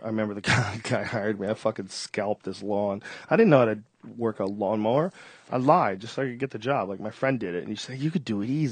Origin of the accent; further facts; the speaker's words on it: Boston, Massachusetts, United States; now in California, United States; one of the things about Boston, about growing up in Boston, Boston is like a really they have a lot of ingenuity.